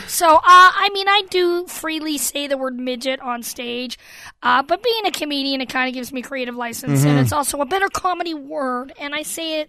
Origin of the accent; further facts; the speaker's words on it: Canada; I know, and I know I'm different. I'm Canadian, you know, kind of threw them for a loop.